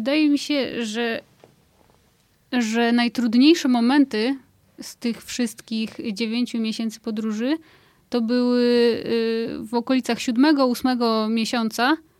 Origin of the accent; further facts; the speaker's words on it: Skawina, Lesser Poland, Poland; now in Warsaw, Poland; no ja nie pochodzę z Warszawy, pochodzę ze Skawiny pod Krakowem, ale Warszawa jest teraz dla mnie domem